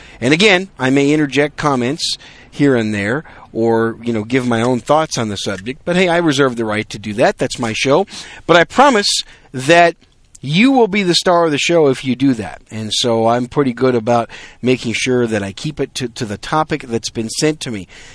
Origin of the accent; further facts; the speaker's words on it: Wisconsin, United States; also born or lived in New York City; now in San Antonio, United States; I was born in New York City, raised in Wisconsin. Now I live in the great state of Texas, the Alamo City in San Antonio.